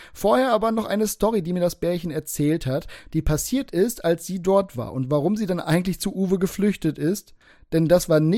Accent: Northern Germany, Germany; Ich war nämlich kurzfristig in München, was für mich als Norddeutscher schon außerhalb des Landes ist

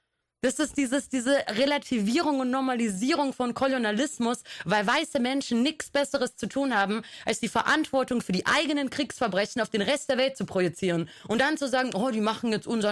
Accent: Croatia; now in Germany; Ich habe österreichische Familie, schlimm genug, peinlich genug. In erster Linie bin ich Kroatin. Ich bin nicht Deutsche. Ich bin in Deutschland Gast

